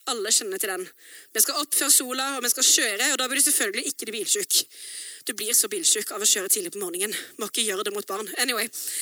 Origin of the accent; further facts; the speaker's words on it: Sauda, Rogaland, Norway; så vokste jeg opp I Sauda på Vestlandet I Rogaland. Og mamma og pappa begge to fra Østlandet